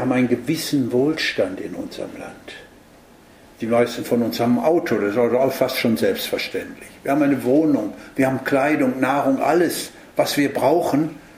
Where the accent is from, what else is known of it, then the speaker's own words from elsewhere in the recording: Southern Germany, Germany; moved away as an adult; wenn ich dann wieder nochmal in meine alte Heimat zurückkomme, nach Süddeutschland, dann finde ich dort, ah ja, Obstbäume, Weinstöcke und so. Ich habe ja oberhalb vom Weinberg gelebt, ja. 38 Jahre lang.